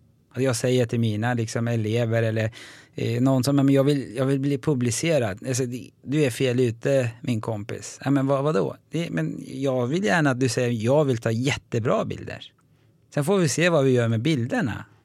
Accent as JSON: {"language": "Swedish", "country": "Sweden", "said": "den vann jag som första svensk och första turk också förstås i internationellt sammanhang."}